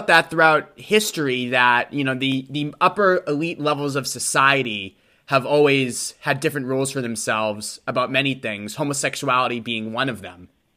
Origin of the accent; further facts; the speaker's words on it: Boston, Massachusetts, United States; I grew up in Boston, Massachusetts.